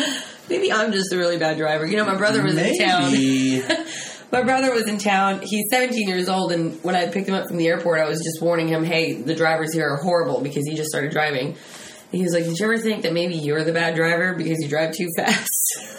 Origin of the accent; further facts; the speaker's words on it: Texas, United States; I come from Texas, where the speed limit is 85. Go Texas.